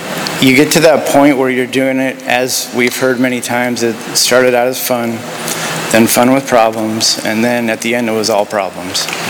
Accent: Indiana, United States; My story, I grew up in Indiana. Just, I don't know, farms and Amish buggies and baseball.

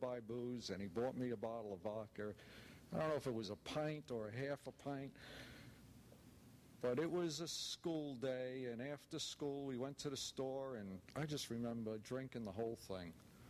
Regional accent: New York, United States; Anyway, I was born in Brooklyn. Grew up in New York.

